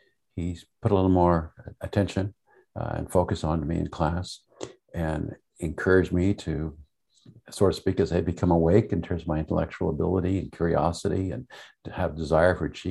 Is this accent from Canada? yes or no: yes; Montreal, Quebec, Canada; also born or lived in Vermont; I grew up in Montreal.